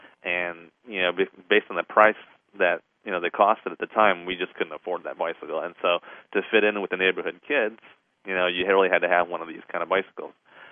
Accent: Chicago, Illinois, United States; and I'm actually not from Florida. I was raised in Illinois, Chicago, and the Chicagoland suburbs, and as we were growing up over there, we were immigrants from Taiwan

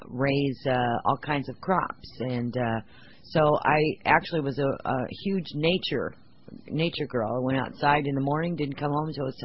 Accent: Gaines, Michigan, United States; born there; Well, technically, I was born in a city called Gaines, Michigan. Now, no one actually knows where that's at, so as a reference point, it was Flint, Michigan.

